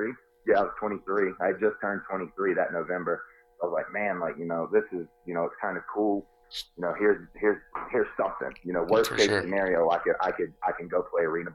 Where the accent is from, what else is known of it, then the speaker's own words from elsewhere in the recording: North Carolina, United States; Went to one in my home state of North Carolina.